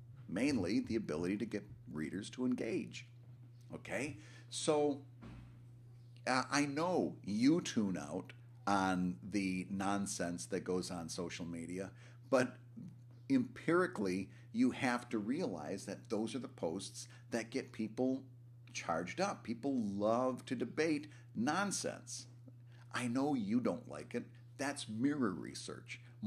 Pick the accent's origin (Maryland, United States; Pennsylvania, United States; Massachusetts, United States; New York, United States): Pennsylvania, United States; Philadelphia; I call them Jimmy's, but I'm from Philadelphia, so we call them Jimmy's here.